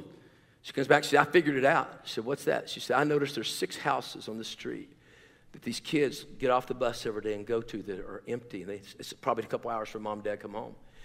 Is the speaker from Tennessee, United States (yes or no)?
yes; Tennessee, United States; I was the first guy in my family. I'm from Tennessee. We were lucky to have electricity, all right?